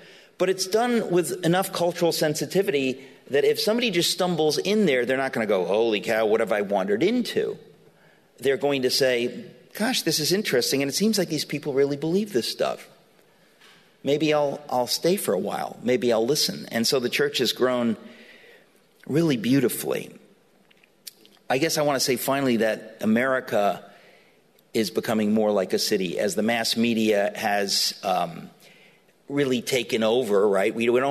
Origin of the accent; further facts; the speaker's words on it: New York City, New York, United States; I mean, I grew up in New York City.